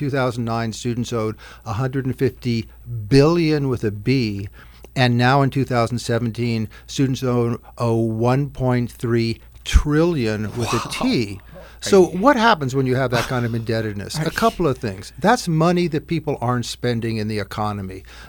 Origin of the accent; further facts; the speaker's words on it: California, United States; I grew up in California, and we had three different colleges.